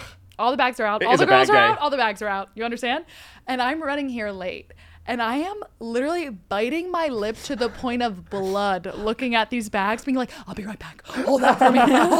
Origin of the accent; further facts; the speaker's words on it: New Jersey, United States; I'm from the Jersey Shore. It's a big part of all our culture.